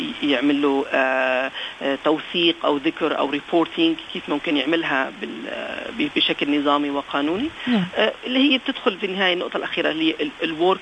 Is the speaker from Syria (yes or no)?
yes; Syria; now in Australia; اللي ميزنا نحن كمكتب للسوريين انه نحن سوريين واهل البلد